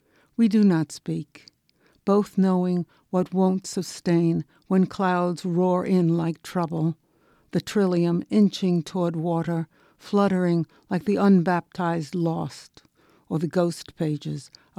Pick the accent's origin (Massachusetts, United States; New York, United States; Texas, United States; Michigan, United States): New York, United States; But I'm from New York City, which is why I sound so funny.